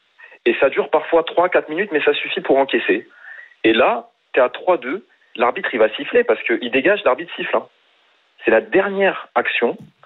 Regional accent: Portugal; now in Valois, France; Je suis de Mergas.

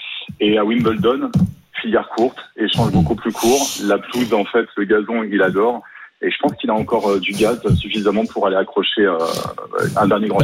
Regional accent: North Macedonia; Je suis de la République de Macédoine.

